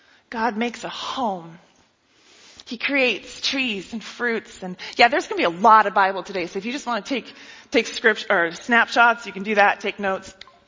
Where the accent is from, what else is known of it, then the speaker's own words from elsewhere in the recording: Seattle, Washington, United States; And I thought that was weird because I'm from Seattle. Right? Do we say hi to strangers?